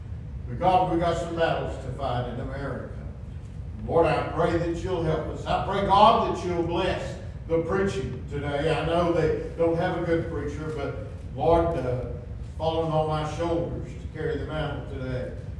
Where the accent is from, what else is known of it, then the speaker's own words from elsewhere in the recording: United States; And I'm glad to say I'm an American.